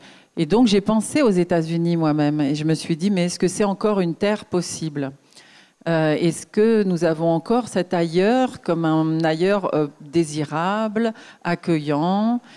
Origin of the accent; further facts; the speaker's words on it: France; Moi, je suis née en France, j'ai toujours grandi en France, toujours vécu en France.